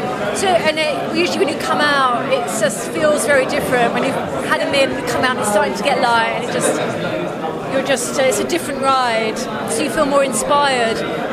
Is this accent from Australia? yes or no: yes; Australia; I'm from Australia. I mean, I swim in Australian seas